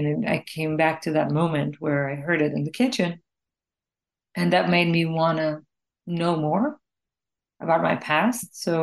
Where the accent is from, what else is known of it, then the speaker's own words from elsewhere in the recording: Beersheba, Southern District, Israel; I was born in Israel. My family's from Morocco. I grew up in Beersheba. It's a city in the south of Israel. My parents are both Moroccan, and my grandmother on my mother's side is the one who spoke Ladino. We were actually not allowed to speak Ladino at home as kids.